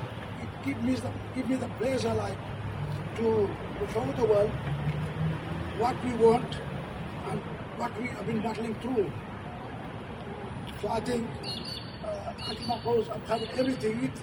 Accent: Saibai, Queensland, Australia; I'm from Saibai.

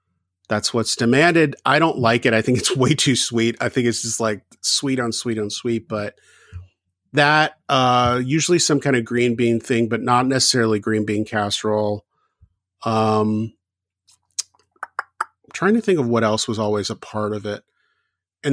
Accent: the South, United States; Growing up in the South, ours was based on cornbread.

